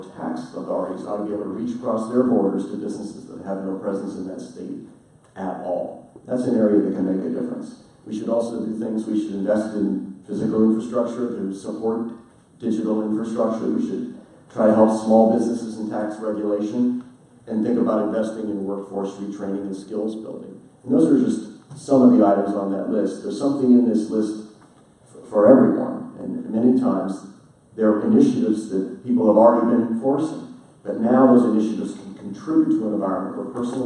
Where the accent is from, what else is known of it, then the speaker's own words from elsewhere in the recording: Pittsburgh, Pennsylvania, United States; I grew up in Pittsburgh, PA, worked at a steel mill, and steel was the industry that drove Western Pennsylvania.